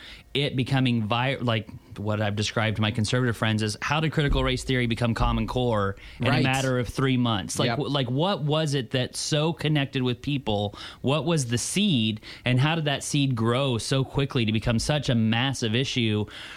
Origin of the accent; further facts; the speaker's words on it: Tulsa, Oklahoma, United States; I come from Tulsa, Oklahoma. I was born and raised.